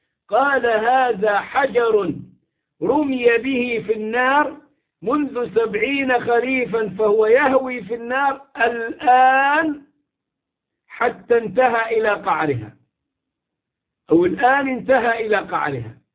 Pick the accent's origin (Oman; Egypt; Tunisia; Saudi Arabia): Egypt; now in Turkey; وعندي طلاب من الأعاجم كثر كانوا يحضرون عندنا في مصر أيام ما كانوا يتعلمون في مصر، وكان الأزهر قبلتهم للتعلم، ومنهم من ألتقي به الآن في تركيا